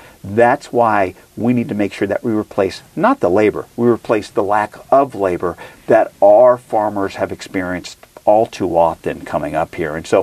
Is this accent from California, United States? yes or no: yes; California, United States; growing up on the Central Coast in that agriculture community